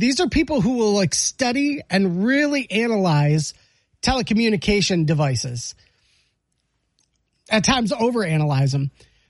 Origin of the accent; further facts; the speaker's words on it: Rochester Hills, Michigan, United States; There was a place we grew up in Rochester Hills.